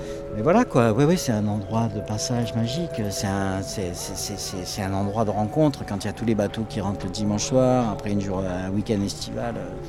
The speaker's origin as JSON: {"language": "French", "town": "Marseille", "region": "Provence-Alpes-Côte d'Azur", "country": "France", "tie": "born or raised there", "also_born_or_lived": "Paris", "said": "j'ai 57 ans maintenant. Je suis né à Marseille, donc en 61, forcément. J'ai toujours vécu ici, un petit peu à Paris, mais j'ai toujours vécu ici."}